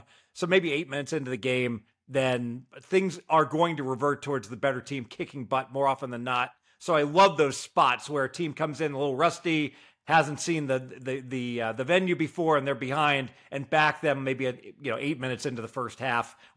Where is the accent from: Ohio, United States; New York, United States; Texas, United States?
Ohio, United States; Dayton; Yeah, so the Cincinnati Bengals, my Cincinnati Bengals, because I'm from Dayton.